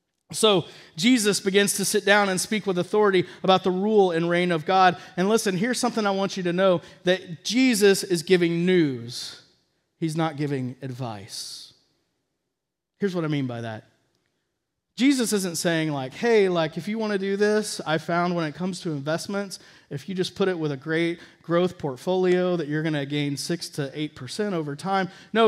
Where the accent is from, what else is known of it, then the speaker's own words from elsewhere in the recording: Dallas, Texas, United States; I mean, I grew up in Dallas-Fort Worth. It was a big city, huge, tons of people